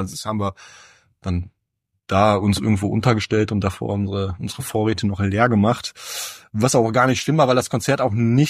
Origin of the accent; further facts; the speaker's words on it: North Rhine-Westphalia, Germany; ich komme mal aus dem NRW